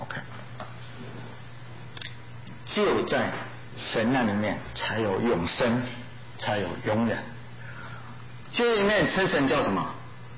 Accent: Taiwan; 很多人知道我是台湾来的，

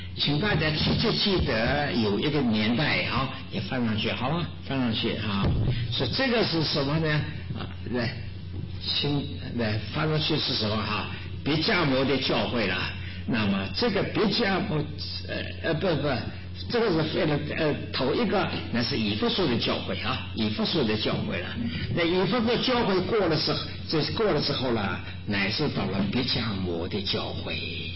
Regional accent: China; 说现在呢，我们中国人呢，在中国大陆差不多的地方都传过福音了

